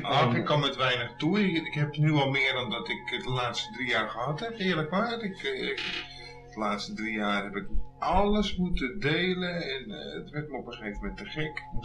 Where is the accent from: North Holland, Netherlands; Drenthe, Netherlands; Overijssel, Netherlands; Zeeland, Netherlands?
North Holland, Netherlands; Alkmaar; moved away; Ik kom van Alkmaar. Nou, origineel kom ik van Alkmaar. Maar dat is alweer een tijdje geleden. Toen ben ik weggegaan.